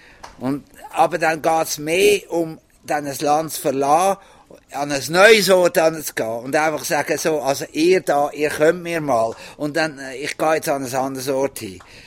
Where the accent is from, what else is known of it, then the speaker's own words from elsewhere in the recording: Zurich, Switzerland; wir sind Zürcher gewesen, auch wenn es Wallis gewohnt hat, für mich war Zürich der Dings gewesen. Und Zürich habe ich in- und auswendig gehabt.